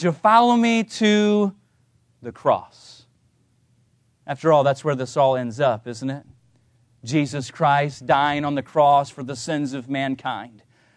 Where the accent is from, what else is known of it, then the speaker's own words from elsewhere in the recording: Lancaster, California, United States; I mentioned in the Sunday school hour that I grew up in Lancaster, California. My dad moved our family there when I was just 5 years old.